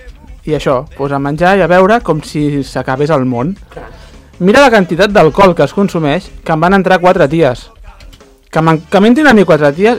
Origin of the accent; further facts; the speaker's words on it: United Kingdom; jo com a bon britànic no m'agrada